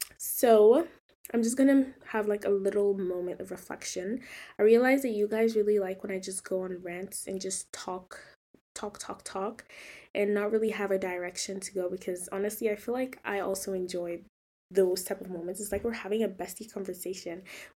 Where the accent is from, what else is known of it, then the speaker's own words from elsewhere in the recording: Nigeria; And because of, like, I grew up with music, I'm African, I'm from Nigeria